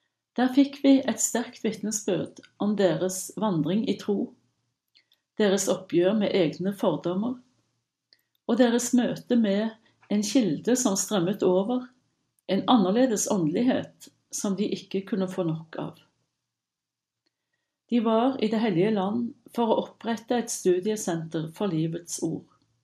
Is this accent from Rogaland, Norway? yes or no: yes; Stavanger, Rogaland, Norway; var torgmøter i min hjemby Stavanger